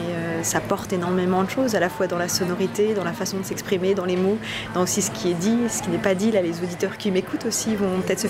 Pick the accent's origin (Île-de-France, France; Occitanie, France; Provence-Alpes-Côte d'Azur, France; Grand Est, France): Grand Est, France; Épinal; je suis originaire d'Épinal. Ouais, je suis née à Épinal, j'ai fait ma scolarité là-bas. Je suis venue à Nancy aussi faire 2 ans d'études à l'université de lettres.